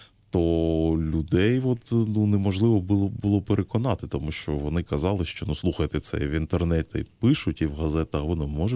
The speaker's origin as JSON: {"language": "Ukrainian", "town": "Donetsk", "region": "Donetsk Oblast", "country": "Ukraine", "tie": "born or raised there", "said": "я сам з Донецьку, я народився в Донецьку."}